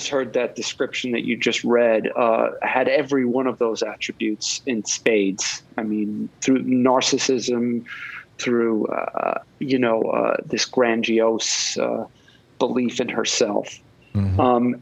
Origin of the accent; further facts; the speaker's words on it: Long Island, New York, United States; now in Manhattan, United States; I live in Manhattan, and I grew up in Long Island in a middle-class family.